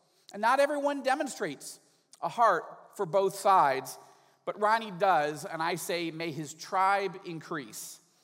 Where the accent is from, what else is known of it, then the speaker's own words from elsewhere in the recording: New York, United States; Now, I grew up as a Yankee. Okay, I was born and raised in New York, well above the Mason-Dixon line.